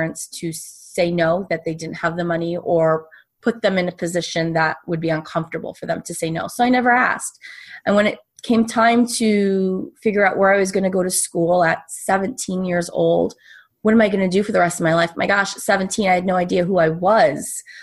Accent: Spain; born there; English is a second language; I'm Latina and I was born in Spain. So English is my second language.

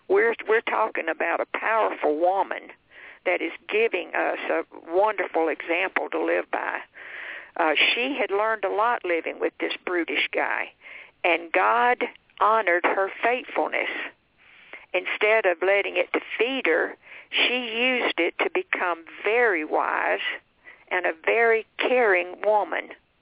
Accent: Florence, South Carolina, United States; I'm from Florence, South Carolina, so if any of you guys listening are from Florence, I went to Emmanuel Baptist Church as a teenager, a young girl

